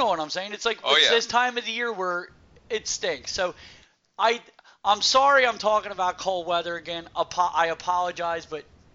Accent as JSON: {"language": "English", "region": "New Jersey", "country": "United States", "said": "I just want to let you all in on a little secret. I'm from New Jersey. I'm going to piss and moan. It's what I do. And I am going to repeat myself over and over again. It's just what we do here in New Jersey."}